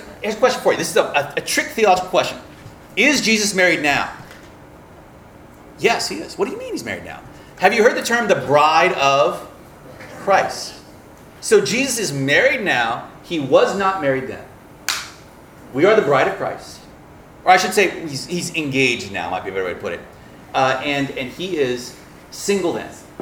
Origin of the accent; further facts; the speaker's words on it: Louisiana, United States; So I was raised in Louisiana. I'm from the deep south.